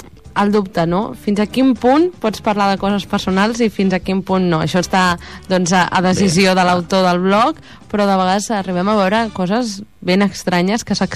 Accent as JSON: {"language": "Catalan", "town": "El Prat de Llobregat", "region": "Catalonia", "country": "Spain", "said": "Sí, no et conec, però som del Prat."}